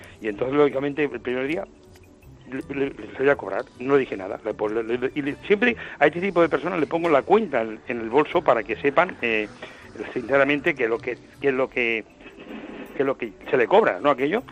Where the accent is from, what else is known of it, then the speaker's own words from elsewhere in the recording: Spain; somos españoles